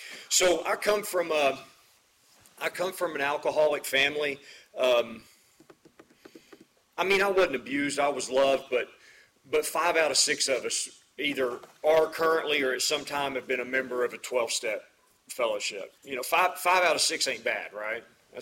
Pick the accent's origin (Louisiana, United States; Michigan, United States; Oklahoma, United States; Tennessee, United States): Oklahoma, United States; Hugo; also born or lived in Paris, Texas; I swear to God, I was born in Paris. And you know, it's just because we didn't really have that good of a hospital in Hugo, so you had to cross the river to get born. So I can say I was born in Texas.